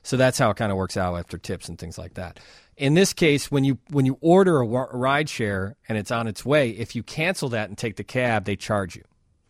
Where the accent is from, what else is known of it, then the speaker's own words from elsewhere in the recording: Chicago, Illinois, United States; as I'm 41 years old, and I grew up in Chicago taking cabs.